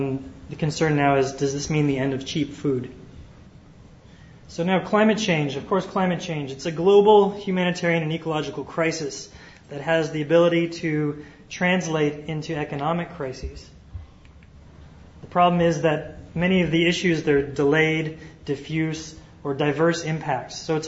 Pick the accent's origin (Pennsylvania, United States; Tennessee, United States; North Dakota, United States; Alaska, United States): Alaska, United States; I'm from Alaska. We're all for global warming.